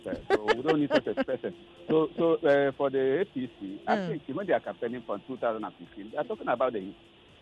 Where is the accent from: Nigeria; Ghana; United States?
Nigeria; Abia; I'm from Abia State.